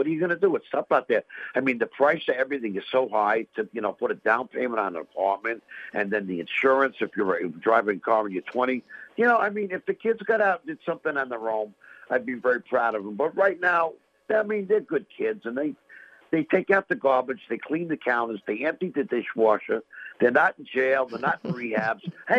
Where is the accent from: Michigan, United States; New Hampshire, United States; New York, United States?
New York, United States; I'm from New York.